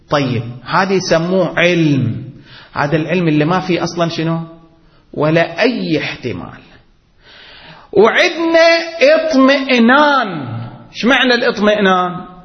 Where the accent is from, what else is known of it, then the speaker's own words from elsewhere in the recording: Qatif, Eastern Province, Saudi Arabia; يعني مثلا عندنا في القطيف، مثلا عندنا حدود 200 طالب علم